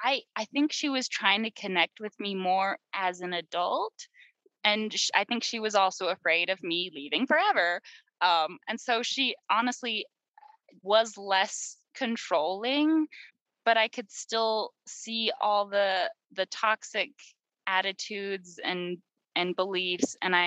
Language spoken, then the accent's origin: English; Utah, United States; Most people don't know in the state I grew up in Utah, all you have to do to homeschool your kid